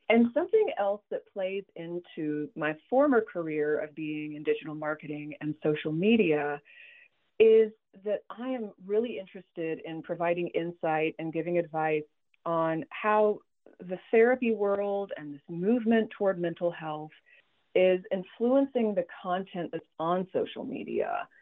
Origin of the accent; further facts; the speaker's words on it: Fayetteville, Arkansas, United States; You know, I'm from Fayetteville. I lived there for 30 years. My parents still live there.